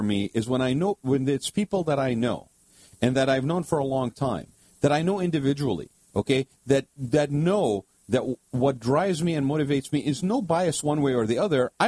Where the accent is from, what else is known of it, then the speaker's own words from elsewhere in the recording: United States; But I was embarrassed as an American that this is the representation that we have at the top office in the land.